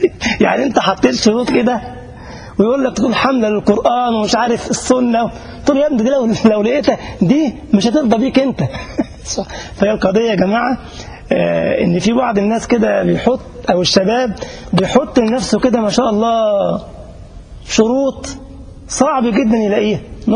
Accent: Egypt; هو عندنا في مصر يقول لك من جاور السعيد يسعد.

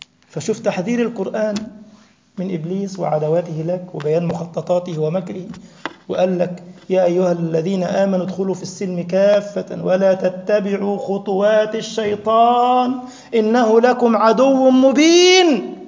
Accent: Upper Egypt, Egypt; احنا عندنا في صعيد مصر، انا صعيدي على فكرة

